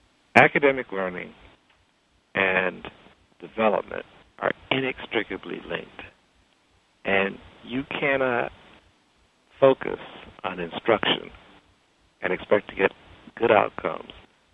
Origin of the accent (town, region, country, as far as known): East Chicago, Indiana, United States; born or raised there